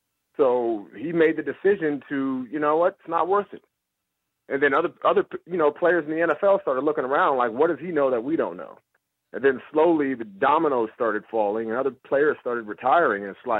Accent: San Francisco, California, United States; I grew up in the Bay Area from San Francisco.

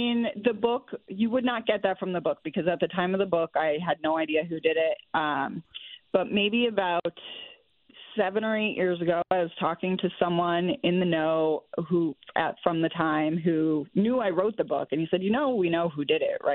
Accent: Glastonbury, Connecticut, United States; I grew up in Glastonbury while it was happening.

